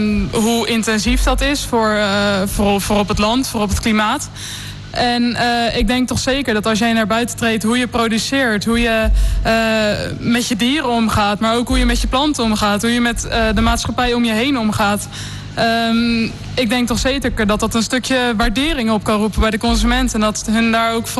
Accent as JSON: {"language": "Dutch", "region": "Randstad", "country": "Netherlands", "said": "maar zelf kom ik ook uit de Randstad"}